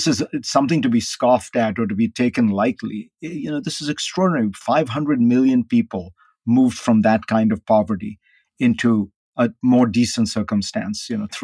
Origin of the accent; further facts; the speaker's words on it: India; And again, I grew up in India, socialist economy.